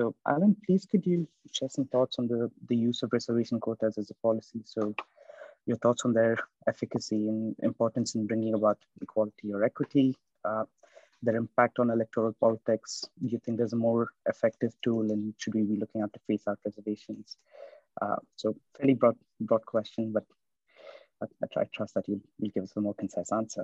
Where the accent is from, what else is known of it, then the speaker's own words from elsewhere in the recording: India; So I'm originally from India